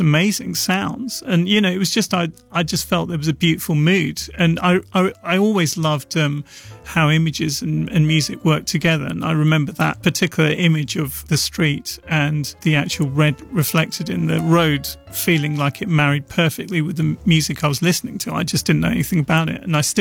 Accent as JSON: {"language": "English", "town": "Rochester", "region": "South East England", "country": "United Kingdom", "tie": "born or raised there", "said": "I grew up in Rochester in Kent"}